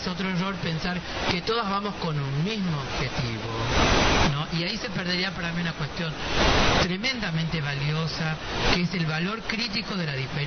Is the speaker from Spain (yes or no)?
no; Salta, Argentina; Yo que vengo de la provincia de Salta, soy salteña, digamos, hay que entender ese contexto.